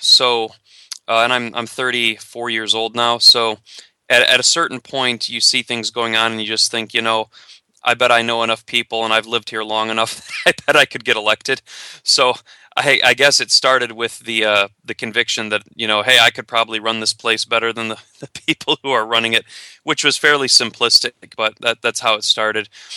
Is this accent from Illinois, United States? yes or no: no; Howell, Michigan, United States; I'd run for mayor in my hometown of Howell, Michigan. Howell is a medium-sized city. It's about 10,000, population 10,000.